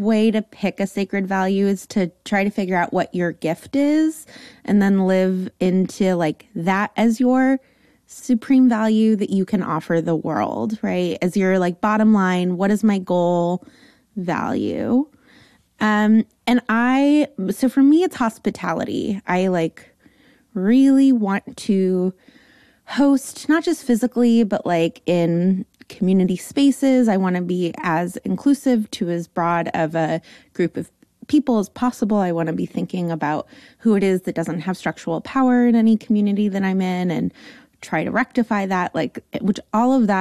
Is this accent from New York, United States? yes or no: no; San Fernando Valley, California, United States; San Fernando Valley. So I come by my likes and totallys and definitelys very authentically. I grew up Jewish in a large Orthodox Jewish family, extended family.